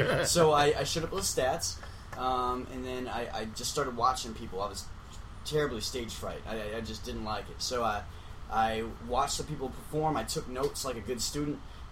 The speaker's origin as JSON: {"language": "English", "town": "San Diego", "region": "California", "country": "United States", "said": "Well, I'm from San Diego. I live there now, and I guess I've been playing there for about 6 years."}